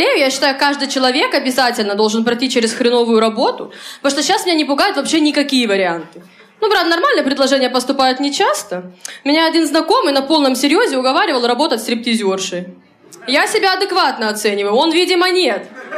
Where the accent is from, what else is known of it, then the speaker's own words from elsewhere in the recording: Khabarovsk, Khabarovsk Krai, Russia; now in Moscow, Russia; Я из Хабаровска, вот, но уже год живу в Москве.